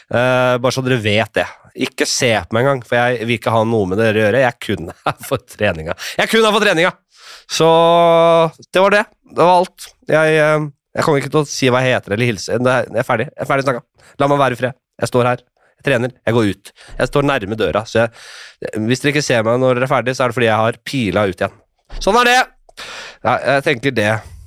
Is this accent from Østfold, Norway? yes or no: no; Nordstrand, Oslo, Norway; da jeg vokste opp på Nordstrand